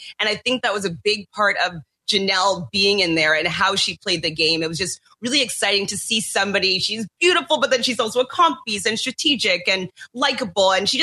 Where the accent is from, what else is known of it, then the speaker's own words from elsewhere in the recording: Canada; I'm from Canada